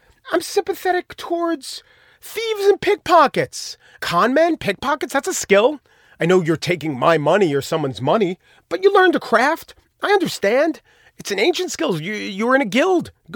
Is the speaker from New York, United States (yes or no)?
yes; New York City, New York, United States; As a New Yorker, I'm no better. I was just raised in a different environment with, caniches and better cuisine.